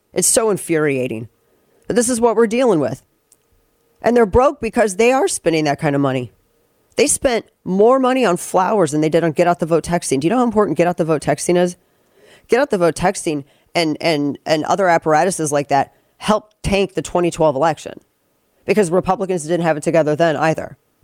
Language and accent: English; St. Louis, Missouri, United States; Dude, we're from St. Louis. We can talk all the smack in the world. We came up right. We're from St. Louis.